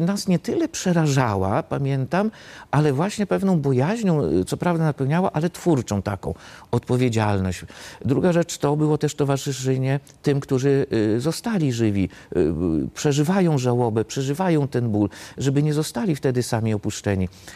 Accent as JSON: {"language": "Polish", "region": "Masovian Voivodeship", "country": "Poland", "tie": "born or raised there", "said": "Ja się wychowywałem za siedlcami u dziadków na wiosce"}